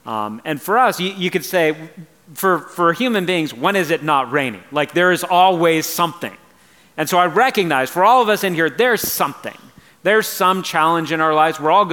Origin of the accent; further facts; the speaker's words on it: California, United States; now in Oregon, United States; When I was getting ready to move up, people were warning me. They're like, it rains a lot. And as a Californian, I was like, I like the rain.